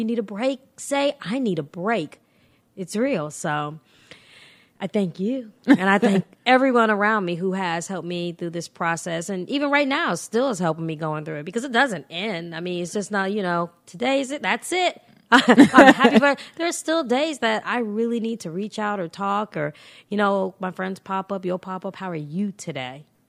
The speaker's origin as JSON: {"language": "English", "town": "Albany", "region": "Georgia", "country": "United States", "said": "because I'm from Albany. And let me, I'm going to say Albany. I'm from Albany. I don't say it right, because my mom's from Rhode Island. I have this accent."}